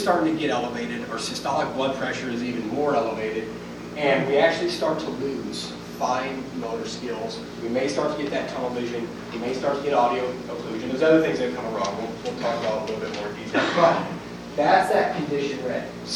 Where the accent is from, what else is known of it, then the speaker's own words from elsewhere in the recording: Iowa, United States; I'm a guy from Iowa, first time really in the mountains.